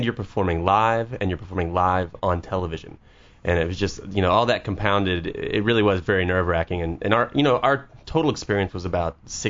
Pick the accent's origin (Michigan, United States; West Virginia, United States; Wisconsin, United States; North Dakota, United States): West Virginia, United States; moved away as an adult; also born or lived in North Carolina; Yeah. Born and raised. I lived there until I was 18, and then I went, you know, very, very far away to North Ca